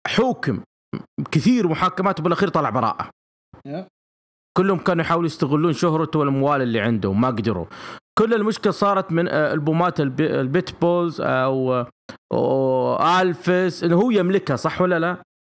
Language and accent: Arabic; Buraidah, Al-Qassim, Saudi Arabia; أنا عندي حاجات أنا أخذها من عندنا في بريدة